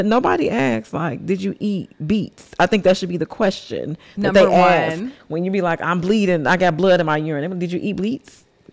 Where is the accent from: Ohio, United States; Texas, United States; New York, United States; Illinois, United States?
Illinois, United States; Chicago; And I'm from Chicago. We only eat like pizza and hot dogs, you know, like we wasn't eating no Mediterranean food.